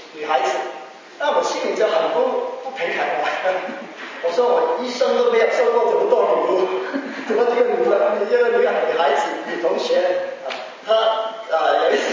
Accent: Hong Kong; born there; 那我有一年回香港我的出生地

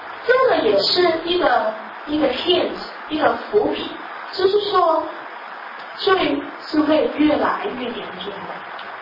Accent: China; 这个不是好像我们中国人想的

